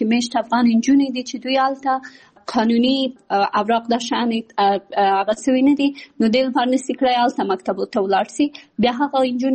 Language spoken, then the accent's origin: Pashto; Kabul, Afghanistan; born there; also born or lived in Pakistan